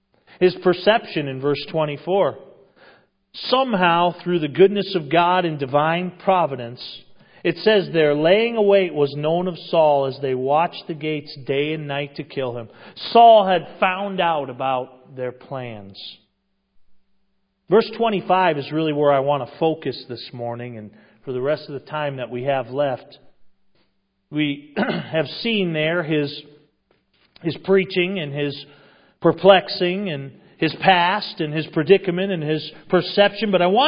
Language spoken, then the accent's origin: English; Westfield, Massachusetts, United States; If you were to go back to my hometown in Westfield, Massachusetts, or Holyoke, Massachusetts, and you were to meet some of my old friends